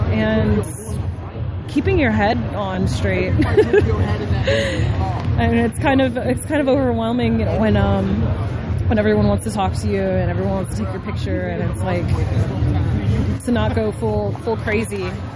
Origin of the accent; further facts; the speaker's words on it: Richmond, Virginia, United States; bringing nerd culture to Virginia, to my hometown, to Richmond, and just to be involved